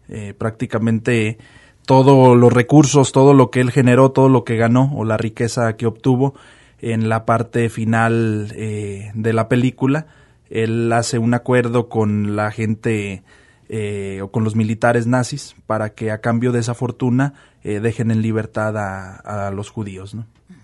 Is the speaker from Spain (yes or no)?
no; Lagos de Moreno, Jalisco, Mexico; Nací y crecí en Lagos de Moreno. Soy de la popular colonia San Miguel o el barrio de San Miguel.